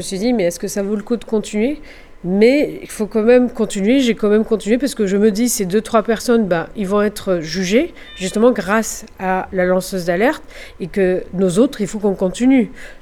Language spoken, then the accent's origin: French; Tozeur, Tozeur Governorate, Tunisia; moved away as an adult; J'ai quitté ma région natale, qui est Touzeur, après mon baccalauréat pour aller faire mes études à la faculté de médecine du Tunis au milieu des années 2030.